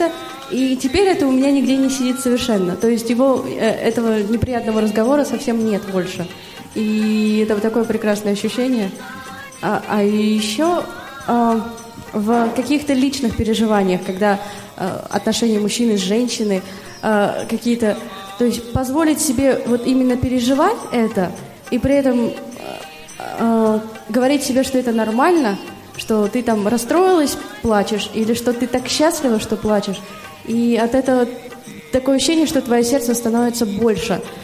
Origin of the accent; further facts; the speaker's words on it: Bashkortostan, Russia; Я из Башкирии.